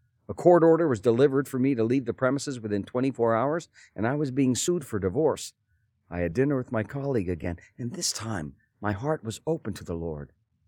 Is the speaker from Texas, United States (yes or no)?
no; Minneapolis, Minnesota, United States; born there; I was born in Minneapolis, Minnesota.